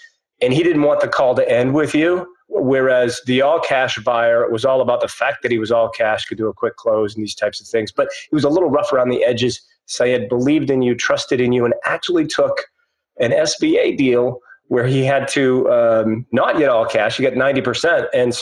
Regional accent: Northeast, United States; I'm from the Northeast originally, and we don't follow our college teams at all.

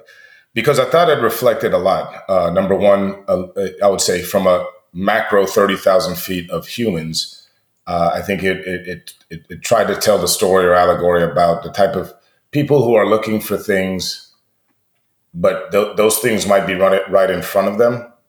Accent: United States; again, as an American, it was an interesting, like, okay, so this part of the world had all this stuff.

